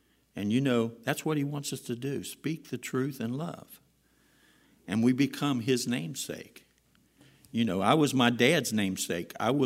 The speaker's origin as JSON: {"language": "English", "town": "Mount Auburn", "region": "Ohio", "country": "United States", "tie": "born or raised there", "said": "I mean, I grew up in Mount Auburn, and it was a fairly rough neighborhood."}